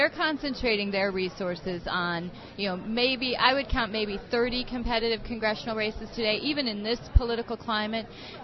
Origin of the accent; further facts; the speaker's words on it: Minnesota, United States; My home state of Minnesota, I was an organizer there.